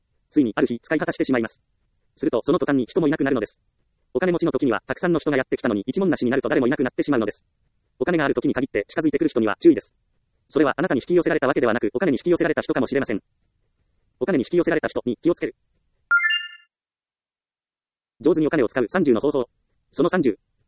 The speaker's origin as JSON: {"language": "Japanese", "region": "Ehime", "country": "Japan", "tie": "born or raised there", "said": "私の実家は愛媛の田舎ですが、車で行ける距離ならスーパーは何軒かあります。"}